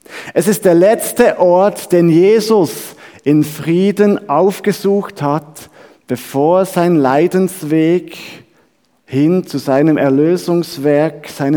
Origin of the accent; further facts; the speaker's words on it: Switzerland; Als Schweizer habe ich zum Beispiel festgestellt